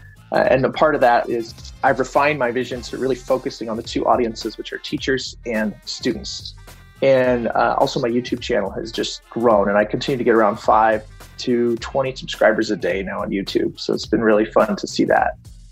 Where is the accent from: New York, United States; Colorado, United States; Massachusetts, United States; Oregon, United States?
Colorado, United States; Fort Collins; I'm from Fort Collins, Colorado